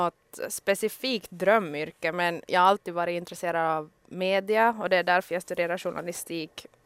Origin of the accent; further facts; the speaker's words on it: Ostrobothnia, Finland; now in Helsinki, Finland; vi har ju båda två flyttat hit till Helsingfors från Österbotten